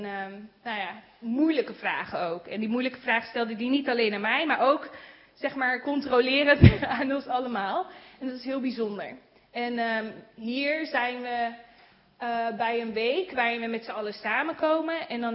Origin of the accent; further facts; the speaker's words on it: Netherlands; Nou, ik vertelde, nou, ik kom uit Nederland en dit en dat.